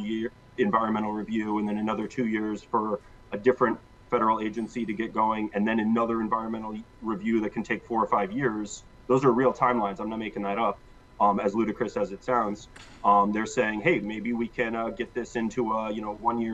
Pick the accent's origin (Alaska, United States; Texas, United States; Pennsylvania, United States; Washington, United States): Alaska, United States; now in New York City, United States